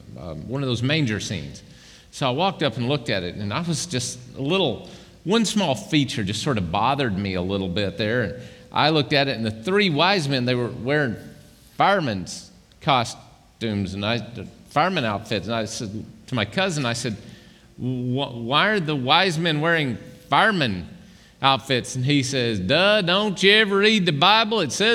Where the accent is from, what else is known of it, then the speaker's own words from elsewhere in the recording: Arkansas, United States; You know, I'm from Arkansas-Oklahoma line